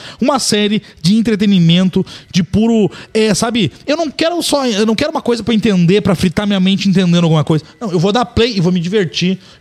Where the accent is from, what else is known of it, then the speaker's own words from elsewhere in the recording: Rio de Janeiro, Brazil; Carioca, né? Eu sou carioca, né? Adoro o Rio. Amo o Rio de Janeiro.